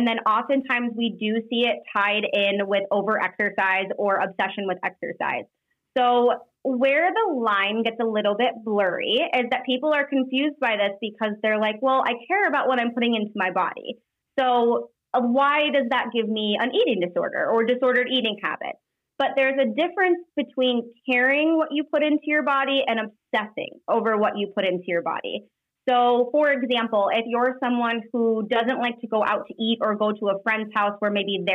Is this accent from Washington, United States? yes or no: no; Iowa, United States; also born or lived in Denver, United States; I live in a little suburb called Grimes. My husband and I moved here about 8 months ago. We lived in Denver for 3 years, but we were born and raised in Iowa.